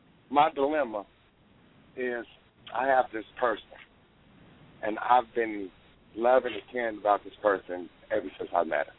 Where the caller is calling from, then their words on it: Illinois, United States; I'm calling from Illinois.